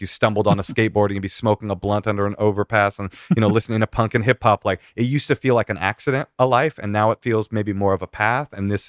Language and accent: English; San Francisco, California, United States; The Chronicles, my hometown paper, the San Francisco Chronicle, good review.